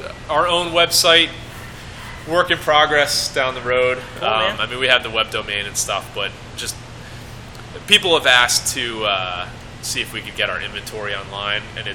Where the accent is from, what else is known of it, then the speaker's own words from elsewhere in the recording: Toms River, New Jersey, United States; I grew up in Tom's River.